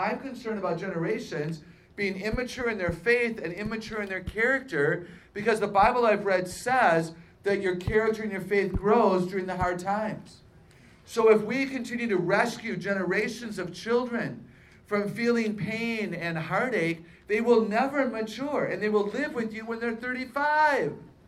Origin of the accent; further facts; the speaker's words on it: Milwaukee, Wisconsin, United States; now in Fort Worth, United States; I'm from the Milwaukee, Wisconsin area. I grew up with rye bread.